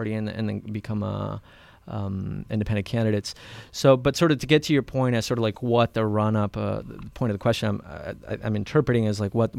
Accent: Colombia; first language Spanish; English is a second language; I only like to say that I speak Spanish because that's what I grew up speaking in Colombia, and then English, which is what I lived here for a really long time.

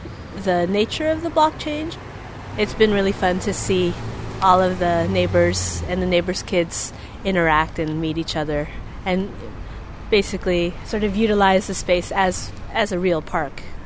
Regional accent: San Francisco, California, United States; I'm from San Francisco, California.

